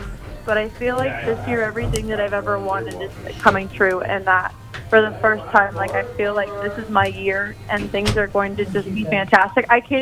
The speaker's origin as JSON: {"language": "English", "town": "Orlando", "region": "Florida", "country": "United States", "lives_now": "Nashville, United States", "said": "Okay, so I'm actually from Florida. I'm from Orlando. I moved to Nashville last year"}